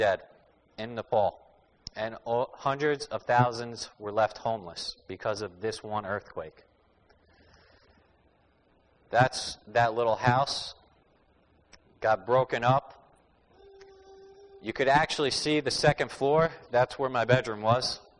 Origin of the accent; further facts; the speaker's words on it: New Jersey, United States; I'm from New Jersey, which is called the Garden State.